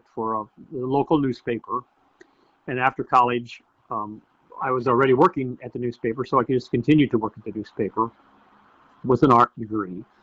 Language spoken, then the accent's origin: English; Orange City, Iowa, United States; actually both grew up in Northwest Iowa, way up there in Sioux County and Lyon County. Orange City was my hometown where I grew up in.